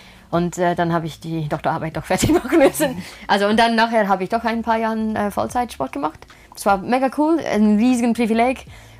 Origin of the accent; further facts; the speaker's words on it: southern England, United Kingdom; German is a second language; Also ich komme aus Südengland, gibt es keinen Berg, keinen Hügel.